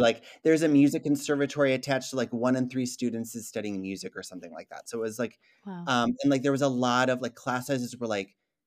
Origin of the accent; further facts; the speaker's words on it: Shoreview, Minnesota, United States; I grew up in Shoreview, so that's a northern suburb outside of St. Paul.